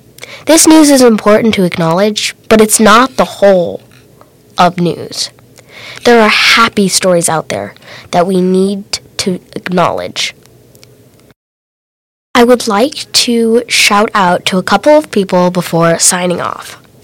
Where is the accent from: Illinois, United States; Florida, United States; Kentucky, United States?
Illinois, United States; also born or lived in Indiana; I currently attend middle school at Bloomington, Illinois. I was born in Indiana, but was raised in Illinois most of my life.